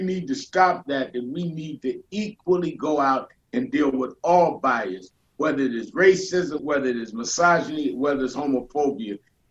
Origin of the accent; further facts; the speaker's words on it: Brooklyn, New York, United States; when I was born and raised in Brooklyn, my parents were Republican.